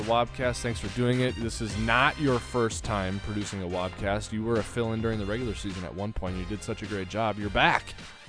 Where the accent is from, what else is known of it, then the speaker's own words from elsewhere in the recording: Minnesota, United States; Jordan, you and I grew up in Minnesota. We grew up watching the Vikings, and we grew up in like the 90s and early 2000s